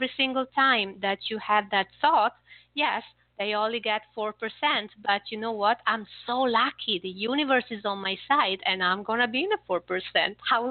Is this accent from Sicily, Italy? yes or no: no; Florence, Tuscany, Italy; you would love Tuscany then. I'm from Florence, and you would like that area then.